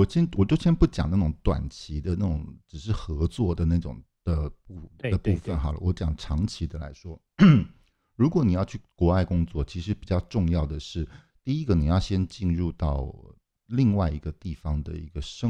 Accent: Taiwan; 因为我们从小在台湾长大的时候

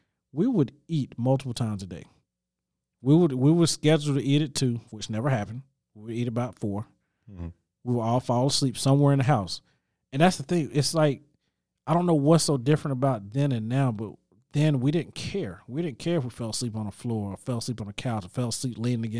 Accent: South Carolina, United States; I'm from South Carolina, from the country, and we would go. We'll visit grandma

